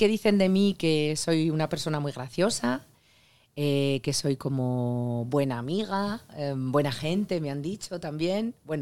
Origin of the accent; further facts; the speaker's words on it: Zaragoza, Aragon, Spain; also born or lived in Madrid; llevo aquí 20, pues más años aquí que en Zaragoza, ¿sabes? O sea que soy ya Madrid y maña. Y pues sobre todo una actriz muy tozuda, como buena aragonesa